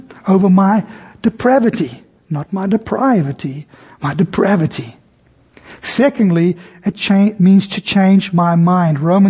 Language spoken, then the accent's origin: English; South Africa; As South African soldiers, we from South Africa, we went up to North Africa, to Egypt specifically.